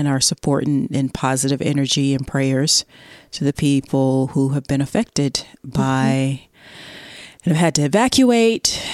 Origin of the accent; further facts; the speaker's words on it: the South, United States; Well, I am from the South, so yes.